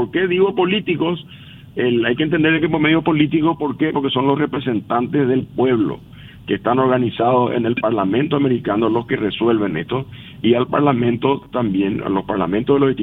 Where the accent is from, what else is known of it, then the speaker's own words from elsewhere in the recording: Paraguay; A mí también me disgusta, como paraguayo